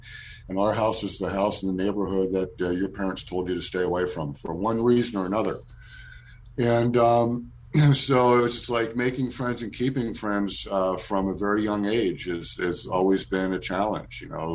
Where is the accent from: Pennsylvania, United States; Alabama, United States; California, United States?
California, United States; Long Beach; also born or lived in Yorba Linda / Fullerton; I moved from Yorba Linda to Fullerton to Long Beach, and I love Long Beach. I tore that city up. I went to junior high and high school in that city